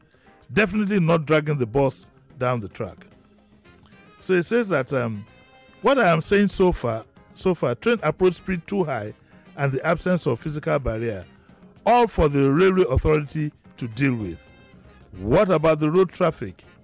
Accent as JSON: {"language": "English", "town": "Yaba", "region": "Lagos", "country": "Nigeria", "tie": "born or raised there", "said": "I grew up into railways. I grew up in Yaba, so we're surrounded by railways."}